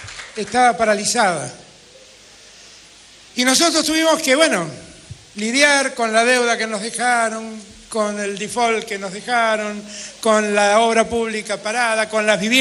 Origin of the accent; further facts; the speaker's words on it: Argentina; Somos los argentinos y las argentinas que viven ahí.